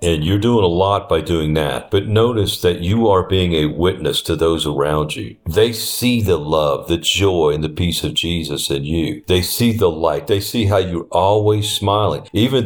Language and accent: English; New Orleans, Louisiana, United States; I grew up in New Orleans. There's very little gospel there was back then in New Orleans.